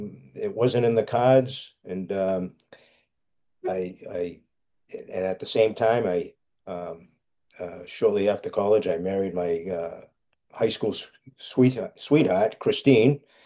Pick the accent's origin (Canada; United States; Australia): United States; Franklin; I've been here all my life, with the exception of going to college. But growing up in Franklin, I was the son of a carpenter.